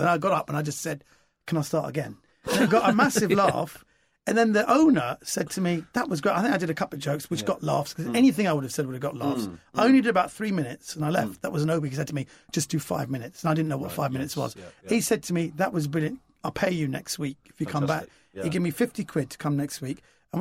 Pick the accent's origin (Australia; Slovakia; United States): Slovakia; Bratislava, Bratislava Region; He goes, "Where are you from?" I went, "I'm from Bratislava." And he said, "Where's that?" I said, "Eastern Europe."